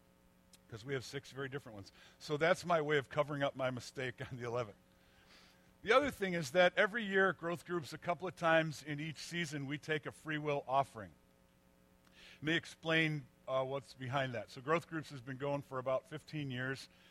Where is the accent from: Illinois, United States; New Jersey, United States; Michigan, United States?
Illinois, United States; Chicago; I'm a Northside boy. I grew up hanging out in the Wrigley Field stands.